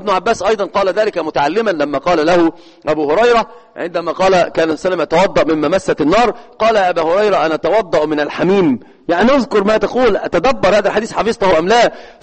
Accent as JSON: {"language": "Arabic", "country": "Egypt", "said": "والمثل عندنا في مصر يقول سل مجرب ولا تسأل إيش طبيب."}